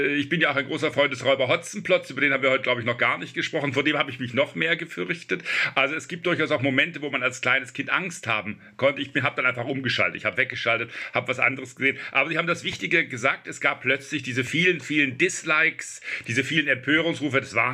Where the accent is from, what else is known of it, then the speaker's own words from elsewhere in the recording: Southern Germany, Germany; Ich komme aus Süddeutschland